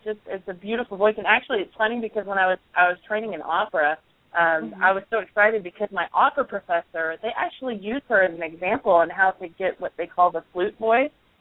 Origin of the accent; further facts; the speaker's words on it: Tennessee, United States; I'm from Tennessee. I'm a country girl